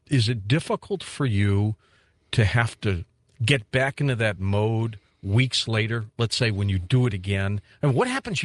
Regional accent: St. Louis, Missouri, United States; I was in St. Louis for a few weeks, part of my hometown

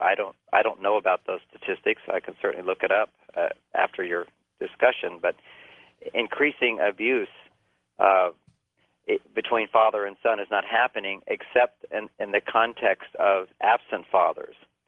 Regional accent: Houston, Texas, United States; I know that's a concern growing up in Houston.

